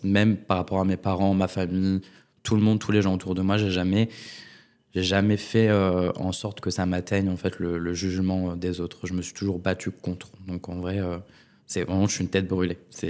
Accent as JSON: {"language": "French", "region": "Grand Est", "country": "France", "tie": "born or raised there", "said": "j'étais dans le collège près de chez moi, en Lorraine."}